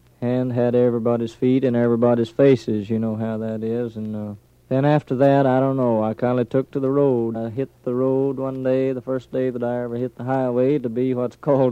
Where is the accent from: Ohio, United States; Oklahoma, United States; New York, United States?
Oklahoma, United States; Okemah; born there; 28 years, you pretty near guessed it. I was born there on July the 14th, 1912.